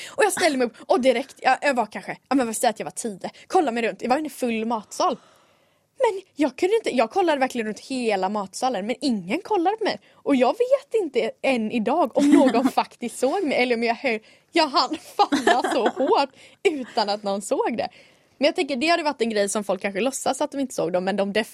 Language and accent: Swedish; Växjö, Kronoberg County, Sweden; jag är från Växjö och runt om finns massa små orter.